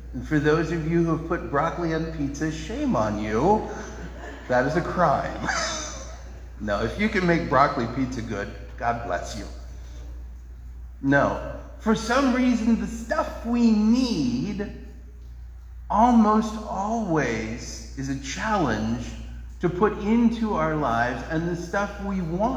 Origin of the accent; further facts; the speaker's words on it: West Virginia, United States; I grew up in West Virginia, beautiful state, beautiful people, wonderful place to live.